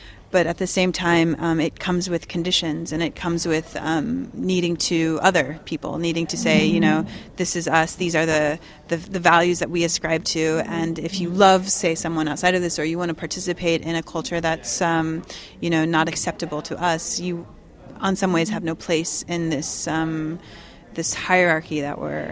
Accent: Midwest, United States; I come from the Midwest.

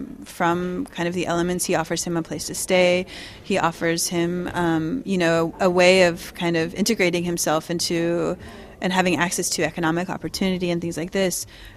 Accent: Midwest, United States; I come from the Midwest.

